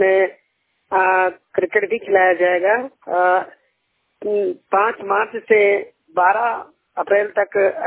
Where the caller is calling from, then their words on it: Raebareli, Uttar Pradesh, India; मैं 100% blind UP Uttar Pradesh district Raebareli से बात कर रहा हूँ।